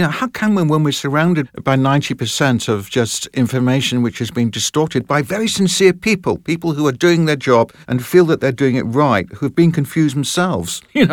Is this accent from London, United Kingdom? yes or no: yes; London, United Kingdom; I was brought up in London in the 1960s and the 70s, and I went to art school